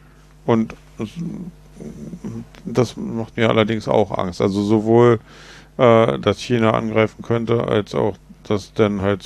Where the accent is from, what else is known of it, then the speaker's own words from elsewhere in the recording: Germany; So wie du sagst, wir als Deutsche haben ja schon kaum einen Einfluss darauf, was Putin oder was die Chinesen machen.